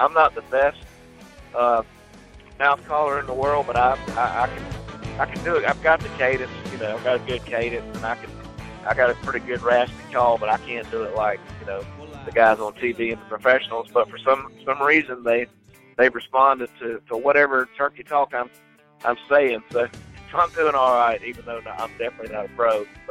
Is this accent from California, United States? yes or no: no; Georgia, United States; I was born in South Georgia on a farm, and with all my family, my cousins, and my parents, grandparents, we all lived like the Waltons, I guess.